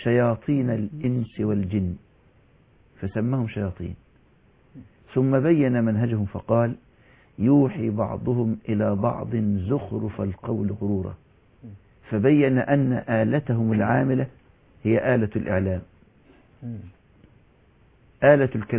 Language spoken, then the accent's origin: Arabic; Egypt; حتى أنني كنت في ذور الحضور أكثر من عندنا في مصر